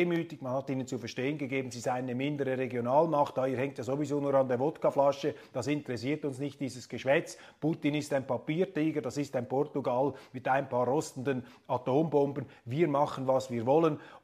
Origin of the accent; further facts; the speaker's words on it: Switzerland; obwohl ich als Schweizer sehr, sehr skeptisch bin gegenüber diesen Politbehörden eines Verfassungsgerichts.